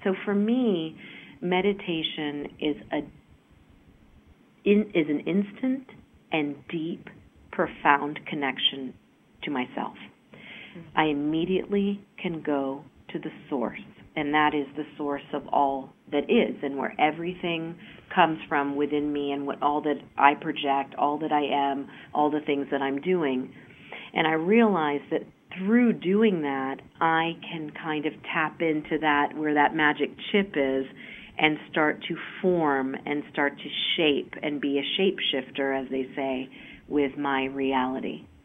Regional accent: Mount Vernon, Virginia, United States; I grew up in the Mount Vernon area, if anybody's familiar

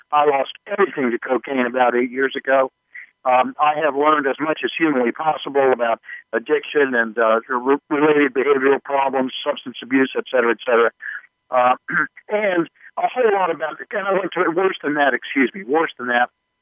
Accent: Dover, Delaware, United States; I grew up here in Dover, Delaware

